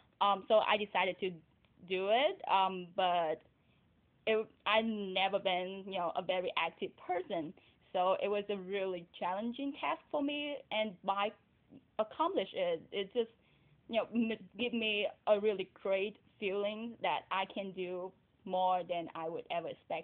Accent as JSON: {"language": "English", "country": "Vietnam", "said": "you know, we're from Vietnam, we're from such a small country."}